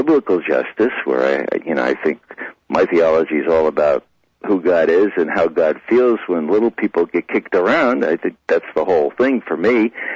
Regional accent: Bronx, New York, United States; people that I grew up with in the Bronx for 22 years

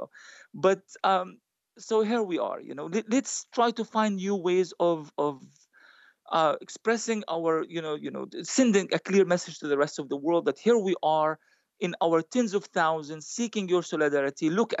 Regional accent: Gaza, Gaza Strip, Palestine; I am from Gaza and I can tell you, we are extremely stubborn people.

